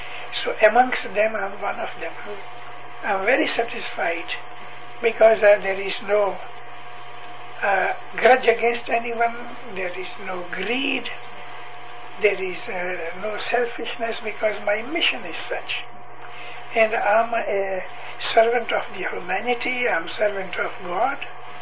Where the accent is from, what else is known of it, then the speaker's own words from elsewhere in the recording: Amritsar, Punjab, India; born there; No, I was born in 1919 in Amritsar. The, you know, the center of Sikh people, Mecca of Sikh, Amritsar. There is Golden Temple. Our house is near Golden Temple.